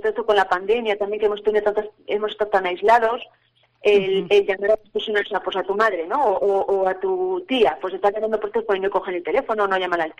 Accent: Vitoria, Basque Country, Spain; nosotros desde aquí, como somos de Vitoria de toda la vida

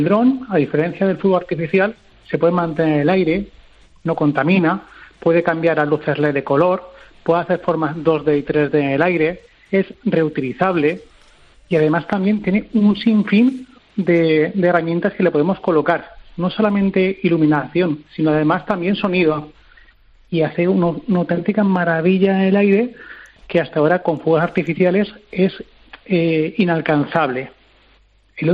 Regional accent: Valencian Community, Spain; Yo, como buen valenciano, me encanta la pólvora, me encantan, ¿sí?, las fallas

